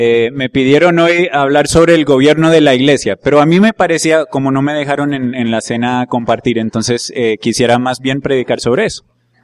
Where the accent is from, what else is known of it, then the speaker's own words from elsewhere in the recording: Colombia; siendo colombiano, viviendo acá, pues uno debe conocer esos lugares